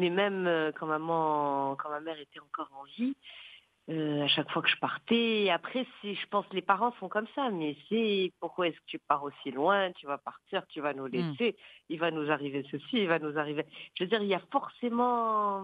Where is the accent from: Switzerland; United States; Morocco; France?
Morocco; On est dans une société marocaine, je le dis bien, et je suis marocaine.